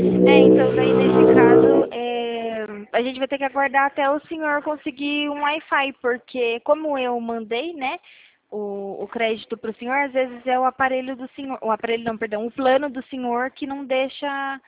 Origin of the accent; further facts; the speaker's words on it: Itu, São Paulo, Brazil; Eu sou aqui do interior de São Paulo, em Itu.